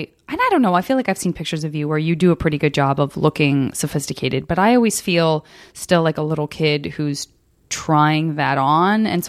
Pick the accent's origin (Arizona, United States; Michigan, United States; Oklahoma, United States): Arizona, United States; Tucson; I'm from Tucson.